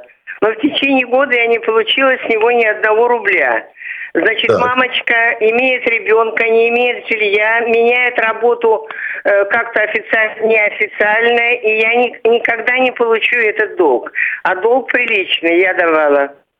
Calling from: Saint Petersburg, Russia; из Санкт-Петербурга.

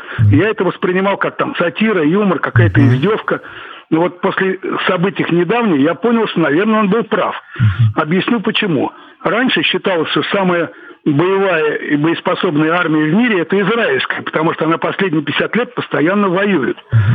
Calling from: Moscow Oblast, Russia; я из Дальнего Подмосковья.

